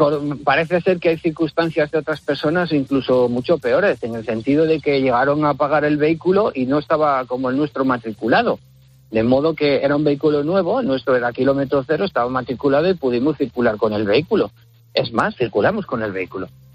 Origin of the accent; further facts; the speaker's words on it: Asturias, Spain; nosotros somos de Asturias